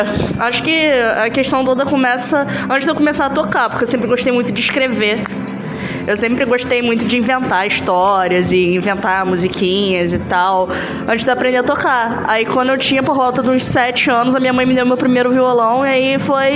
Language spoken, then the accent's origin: Portuguese; Nilópolis, Rio de Janeiro, Brazil; eu sou de Nilópolis. Uma cidade muito pequena e pacata, onde todo mundo sabe da vida de todo mundo.